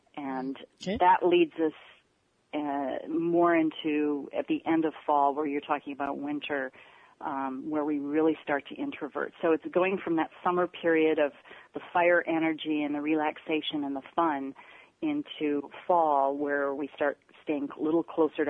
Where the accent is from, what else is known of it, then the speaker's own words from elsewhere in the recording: Midwest, United States; I know we used to pick strawberries and when I grew up in the Midwest, and cherry season is coming up. We had a big cherry festival.